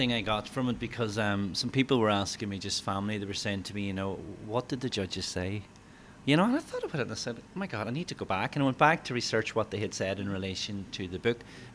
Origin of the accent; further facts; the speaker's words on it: Burt, County Donegal, Ireland; now in Moville, Ireland; And I can say that I'm not from Moville, which surprises people. In 20 years here, I'm actually from a place called Burt, B-U-R-T, which is on the border with Derry, which is about 20 minutes from here.